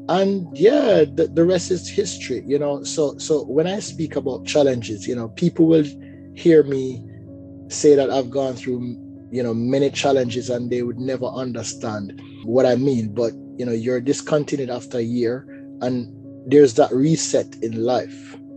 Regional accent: Jamaica; So far, you know, as Jamaican, you say, oh, Europe is so far away. The US is just right there, but Europe is just so far away.

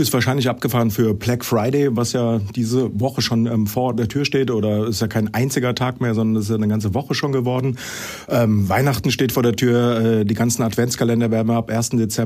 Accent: Frankfurt, Hesse, Germany; ist ein Frankfurter Bub. Ich bin 49 Jahre alt

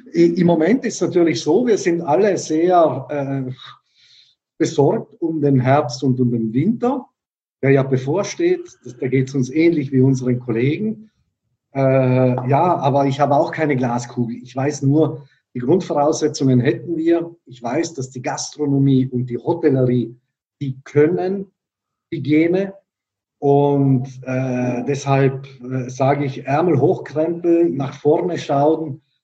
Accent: Bolzano, Trentino-Alto Adige, Italy; now in Germany

